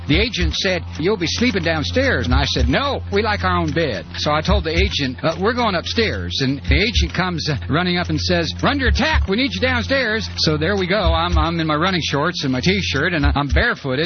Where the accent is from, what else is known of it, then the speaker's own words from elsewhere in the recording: Grand Rapids, Michigan, United States; born there; Yeah, honest to God, I was born in Grand Rapids in 1951.